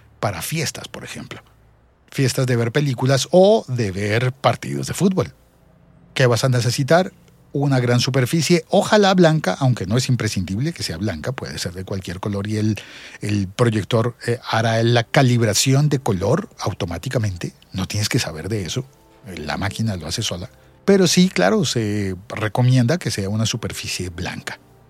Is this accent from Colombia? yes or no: yes; Colombia; La batería cuesta, al menos en mi país, en Colombia, cuesta unos $60.